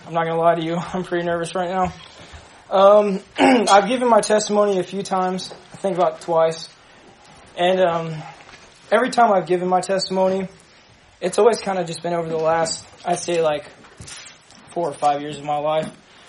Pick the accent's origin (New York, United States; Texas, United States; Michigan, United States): Texas, United States; Dallas; So I grew up in, I was born in Dallas, Texas, and I have a twin brother.